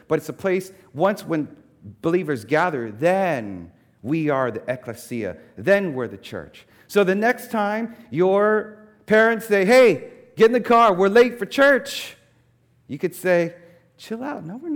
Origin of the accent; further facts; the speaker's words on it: East Coast, United States; Growing up on the East Coast, we had these things called lightning bugs